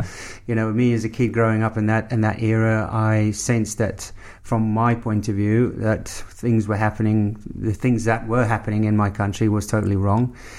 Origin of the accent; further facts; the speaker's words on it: South Africa; if you're a young kid in South Africa, you want to play for the Springboks.